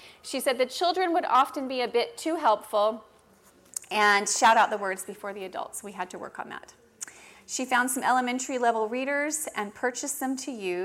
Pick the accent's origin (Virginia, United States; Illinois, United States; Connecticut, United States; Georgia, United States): Virginia, United States; where I grew up in Virginia, it was 30 years before they created 3 stakes in that area.